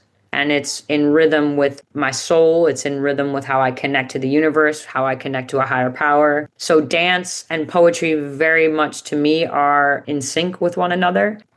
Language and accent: English; New York City, New York, United States; also born or lived in Staten Island; I was born and raised in Queens. I spent the tail end of my high school career in Staten Island.